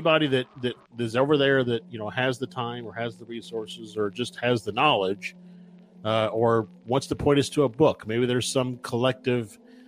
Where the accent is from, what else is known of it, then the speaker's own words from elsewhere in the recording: United States; for me as a, as an American